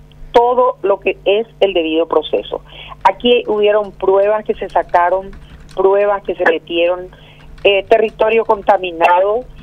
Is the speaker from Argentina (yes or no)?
no; Paraguay; como paraguayos y paraguayas